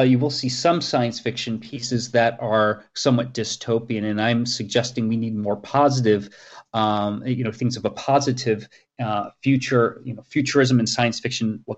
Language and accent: English; Florida, United States; Yeah, I grew up in Florida in the very long shadow of the space shuttle, and I used to see some flights even from where I grew up on the west coast of Florida if it was a clear day.